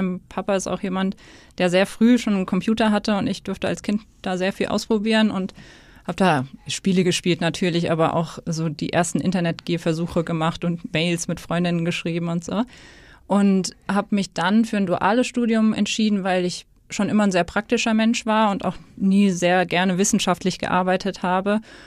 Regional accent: Hesse, Germany; now in Hamburg, Germany; ich komme aus Hessen, also 2 Stunden von Stuttgart, und dachte so, oh, jetzt nach Hamburg ziehen, weil ich auch eigentlich sehr heimatverbunden bin.

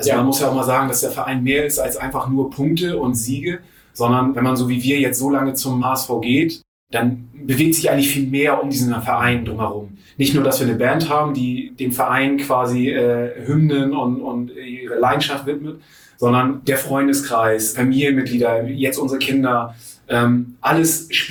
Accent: Friedrichstadt, Schleswig-Holstein, Germany; Ich komme ziemlich weit aus dem Norden Deutschlands, oben von der Nähe von Husum aus Friedrichstadt.

